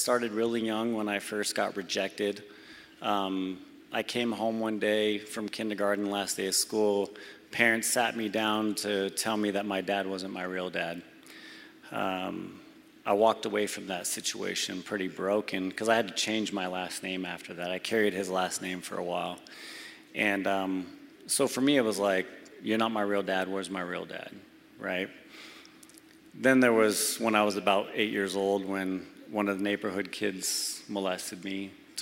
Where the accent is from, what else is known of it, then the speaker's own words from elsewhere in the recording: California, United States; now in Colorado, United States; So Caleb was born in California. We're from California.